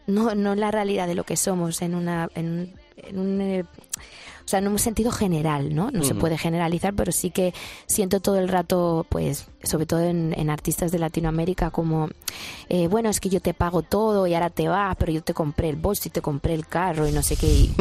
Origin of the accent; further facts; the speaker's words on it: Spain; yo, vamos, soy española por el mundo, pero feliz y alardeo de todas nuestras cosas